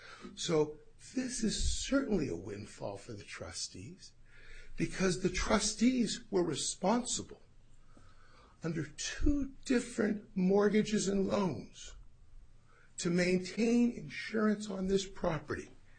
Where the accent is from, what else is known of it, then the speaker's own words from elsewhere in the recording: Erie, Pennsylvania, United States; I'm from Erie, Pennsylvania, and I represent Park Restoration.